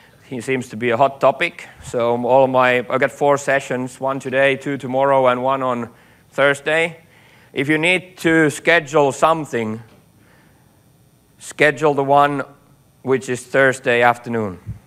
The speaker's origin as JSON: {"language": "English", "country": "Finland", "said": "I'm from Finland."}